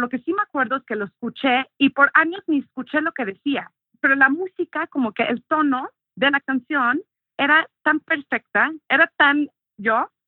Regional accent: England, United Kingdom; Spanish is a second language; nací en Inglaterra y crecí ahí.

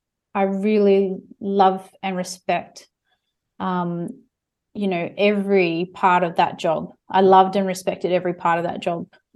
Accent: Western Australia, Australia; because I grew up in the Pilbara and I knew knew what it was like.

